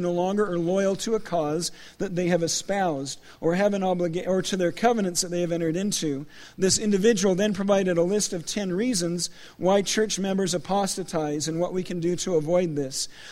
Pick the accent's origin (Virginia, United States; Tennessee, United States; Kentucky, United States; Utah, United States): Utah, United States; Provo; I grew up in Provo